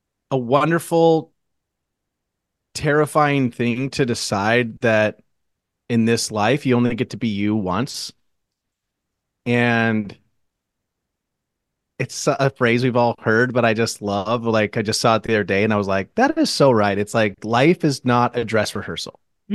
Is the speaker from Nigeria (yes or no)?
no; Boise, Idaho, United States; now in Portland, United States; No, I grew up in Boise, Idaho. I came to Portland because, you know, it was like the weird place in the country to go